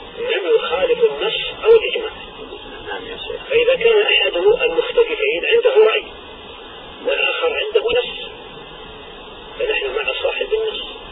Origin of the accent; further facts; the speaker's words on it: Saudi Arabia; بل نحن الآن عندنا في السعودية